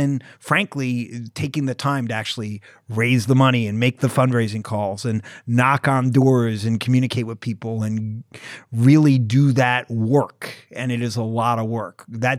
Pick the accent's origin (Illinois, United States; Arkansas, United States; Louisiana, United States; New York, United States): New York, United States; I grew up in Rockland County, New York, about 45 miles north of New York City.